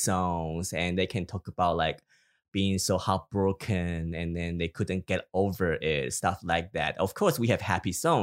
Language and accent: English; Taiwan; Because I grew up in Taiwan, and Taiwan is in Asia.